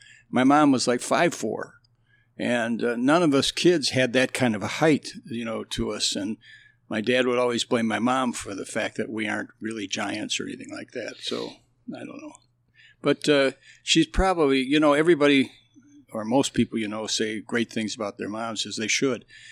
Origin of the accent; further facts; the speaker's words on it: Lansing, Michigan, United States; born there; And why my dad and mom were there at college, I was born in Lansing, Michigan. But they always intended to come back to Elmhurst.